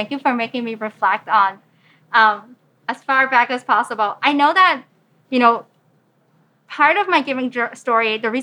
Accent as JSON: {"language": "English", "country": "Hong Kong", "tie": "born there", "said": "I was born in Hong Kong and I was born to parents who are either immigrants from China or their parents were immigrants from China."}